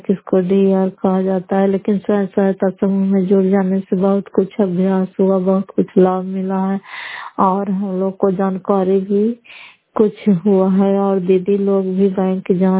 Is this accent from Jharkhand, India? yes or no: no; Bihar, India; मैं घर पर पंचायत मसौदा जिला नालंदा छात्र का निवासी हूँ